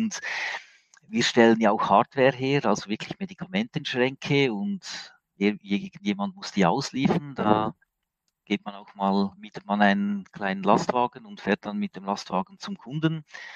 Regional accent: Switzerland; accent: Swiss; Man hört es sicher an meinem Dialekt, an meinem Hochdeutsch. Ich komme aus der Schweiz. Ich wohne mit meiner Familie im Mittelland, also nicht in den Bergen in der Schweiz, sondern eher im Flachland.

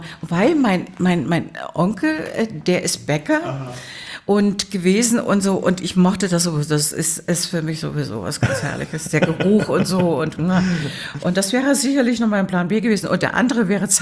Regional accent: Suhl, Thuringia, Germany; accent: Thuringian; da kam ich dann von meinem thüringischen Dialekt weg

